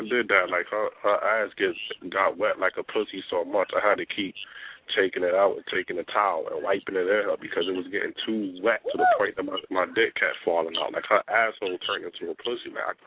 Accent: Hartford, Connecticut, United States; I'm from Hartford, Connecticut.

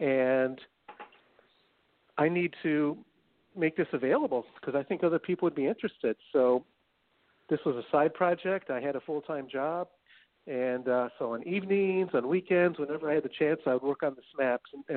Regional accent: Chicago, Illinois, United States; moved away as an adult; Now, I grew up in the Chicago area, you know, in the 70s and 80s, and then I came to Ohio to go to college in the late 80s and 90s

